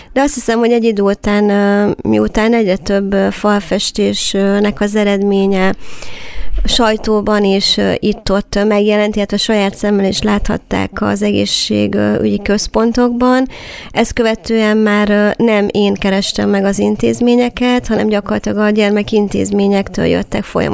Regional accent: Miskolc, Borsod-Abaúj-Zemplén, Hungary; mivel hogy miskolci vagyok, természetesen miskolci helyszín volt

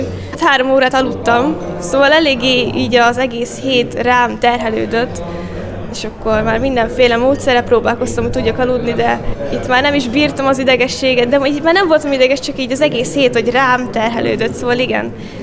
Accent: Nyírtelek, Szabolcs-Szatmár-Bereg, Hungary; Nyírtelken nőttem fel.

